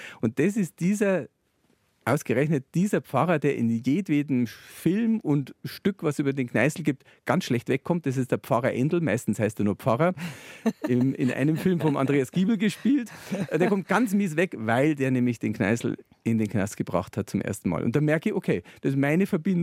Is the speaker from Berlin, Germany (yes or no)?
no; Eichstätt, Bavaria, Germany; Also ich bin in Eichstätt aufgewachsen. Also damit witzigerweise ein geborener Mittelfranke und dann bei der Gebietsreform 1972 eingeoberbayert worden sozusagen. Aber das hat eigentlich ganz gut gepasst, weil meine Eltern Münchner sind von Haus aus oder Münchner waren.